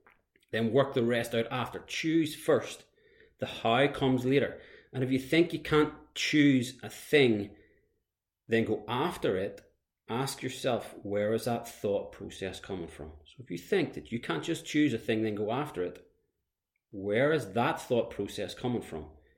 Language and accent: English; Antrim, Northern Ireland, United Kingdom; my hometown of Antrim, Northern Ireland